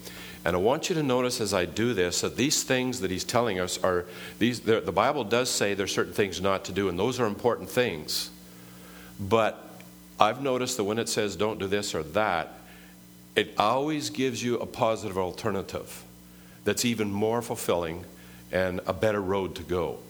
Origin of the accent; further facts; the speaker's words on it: Manitoba, Canada; Not that that's a bad place, mind you. I'm from Manitoba, and I like Winnipeg.